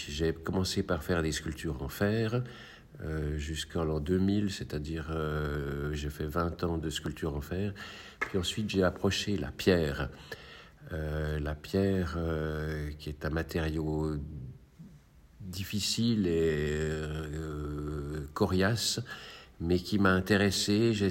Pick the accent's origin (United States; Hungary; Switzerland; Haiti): Switzerland; Geneva; born there; also born or lived in Alexandria, Egypt; je suis sculpteur. Je suis né en Égypte, à Alexandrie, et ma famille est venue en 1961, j'avais un an, quand on a émigré vers la Suisse, qui était un pays de hasard à ce moment-là pour nous. Et j'ai fait des études de sociologie et ensuite les beaux-arts à Genève.